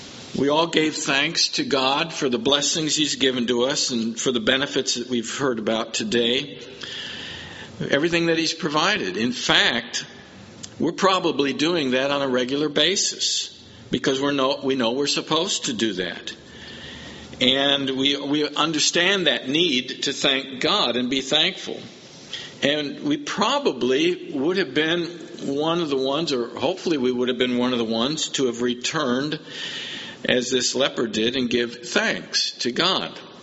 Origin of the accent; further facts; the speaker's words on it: Chicago, Illinois, United States; I grew up in Chicago, so it's kind of back home in one sense to be in that area.